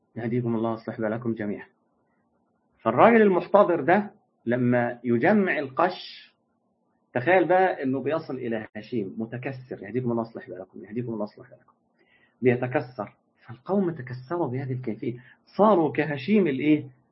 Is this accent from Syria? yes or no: no; Egypt; يعني عندنا في مصر المعابد الفرعونية